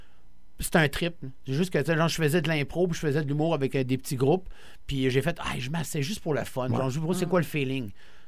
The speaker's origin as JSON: {"language": "French", "town": "Chandler", "region": "Quebec", "country": "Canada", "said": "Moi, je venais de Chandler, en Gaspésie."}